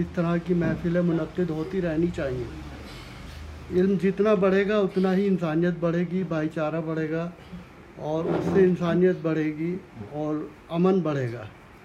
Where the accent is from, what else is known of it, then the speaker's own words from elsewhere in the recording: Umri Kalan, Uttar Pradesh, India; اور میں بابا فرید شکرین صاحب کی بسائی ہوئی بستی عمری کلاں ضلع مراد آباد سے تعلق رکھتا ہوں. اور جہاں میں پیدا ہوا وہاں تو ایسا ماحول ہے کہ ایک طرف صوفزم والے ہیں, ایک طرف دیوبند والے ہیں